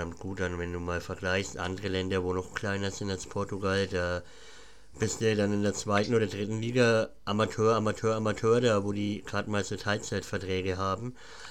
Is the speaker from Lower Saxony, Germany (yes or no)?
no; Nuremberg, Bavaria, Germany; ich komme ja aus Nürnberg, aber da war der ja außerhalb von Nürnberg Schwabach auf dem Dorf.